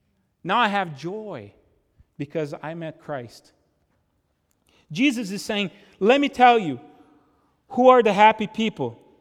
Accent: Brazil; English is a second language; now in United States; I grew up in Brazil. I want to be a soccer player.

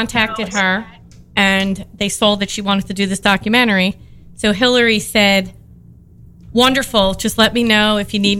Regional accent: Philadelphia, Pennsylvania, United States; No, we are from the Philadelphia area.

